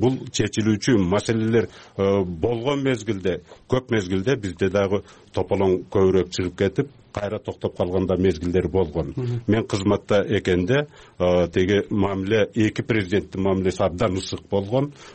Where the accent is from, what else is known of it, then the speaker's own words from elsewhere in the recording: Miñbulak, Batken Region, Kyrgyzstan; Миңбулак деген жерде болуп атат, ошол жерге теги көк таштыктарды көчүрүп атат, ал менин айылым болот өзү.